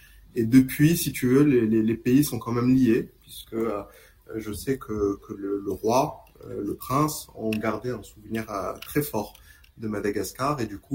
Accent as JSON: {"language": "French", "town": "Casablanca", "region": "Casablanca-Settat", "country": "Morocco", "said": "puisque je suis marocain. Mm-hmm. À la base, je suis venu de Casa."}